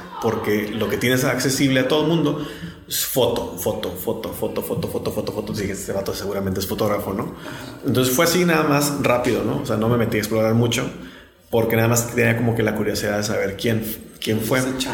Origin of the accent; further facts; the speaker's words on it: Tijuana, Baja California, Mexico; yo soy tijuanense.